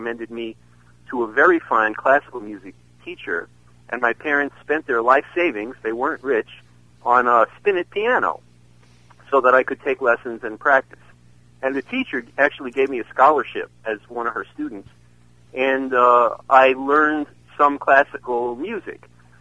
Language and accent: English; Merrick, New York, United States; also born or lived in Brooklyn; I was very fortunate going through Brooklyn. I went to public school and then out to Long Island. I was from Merrick, Long Island